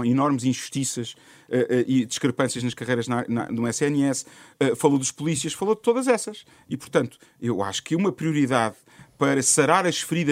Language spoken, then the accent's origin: Portuguese; Portugal; acho que como português, aqui não é militante